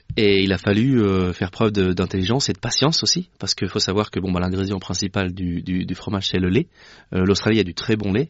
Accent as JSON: {"language": "French", "town": "Chambéry", "region": "Auvergne-Rhône-Alpes", "country": "France", "said": "je suis né dedans, hein. Je viens de Savoie, à Chambéry"}